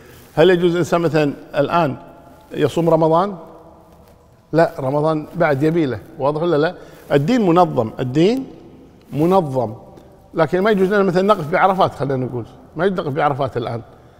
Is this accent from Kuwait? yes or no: yes; Kuwait; حتى عندنا في الكويت في بعض المساجد الآن تخطب الجمعة قبل الزوال